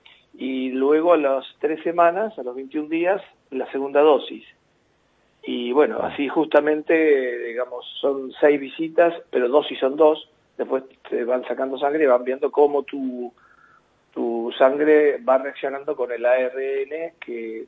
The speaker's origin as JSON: {"language": "Spanish", "town": "La Plata", "region": "Buenos Aires Province", "country": "Argentina", "said": "Acá no, simplemente yo soy de La Plata"}